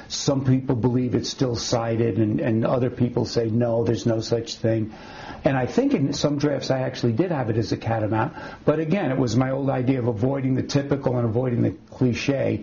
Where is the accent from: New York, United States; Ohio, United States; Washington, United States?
New York, United States; Long Island; When I was writing this book, and again, it's about growing up on Long Island in the 60s, 50s and 60s